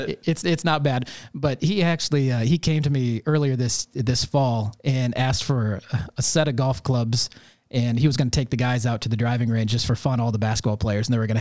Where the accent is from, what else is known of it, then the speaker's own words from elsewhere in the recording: Vermillion, South Dakota, United States; I'm from Vermilion, South Dakota, originally.